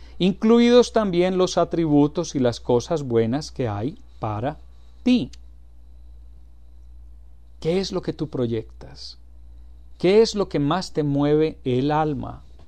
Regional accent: Colombia; born there; Soy un elemento de identidad, soy nacido en Colombia, soy latinoamericano, soy parte del planeta Tierra

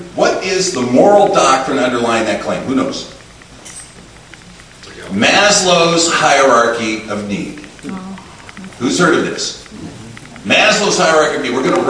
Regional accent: Alaska, United States; Now, as you've heard, I grew up in Alaska

